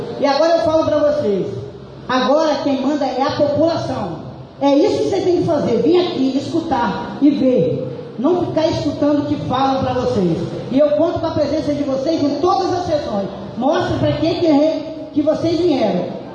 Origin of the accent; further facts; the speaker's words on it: Conceição da Barra, Espírito Santo, Brazil; sou de Conceição da Barra